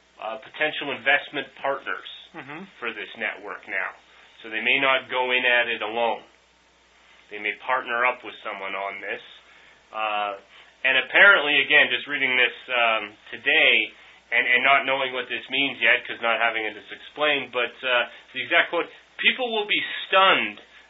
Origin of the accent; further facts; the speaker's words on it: Saskatchewan, Canada; We're from Saskatchewan.